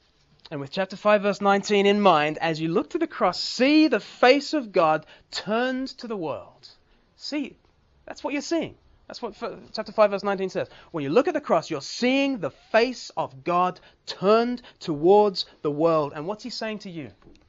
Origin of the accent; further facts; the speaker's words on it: England, United Kingdom; I can't make appeals. I'm English, for goodness sake.